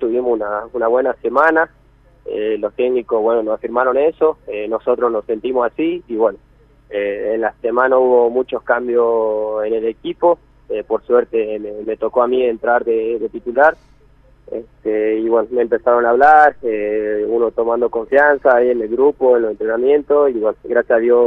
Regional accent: Perico, Jujuy, Argentina; yo empecé acá, bueno, yo soy de Perico, sí.

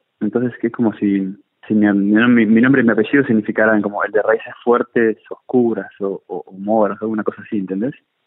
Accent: Buenos Aires, Argentina; born there; yo nací en Buenos Aires, ¿viste? Tampoco es que nací en Santiago del Estero y los domingos se bailaba chacarera en el patio de mi casa

